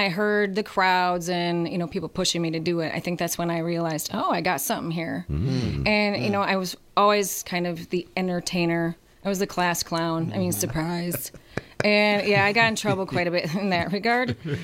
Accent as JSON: {"language": "English", "town": "Wisconsin Rapids", "region": "Wisconsin", "country": "United States", "tie": "born or raised there", "said": "Yes, I'm born and raised in Wisconsin Rapids. I graduated of Lincoln High School, 1993."}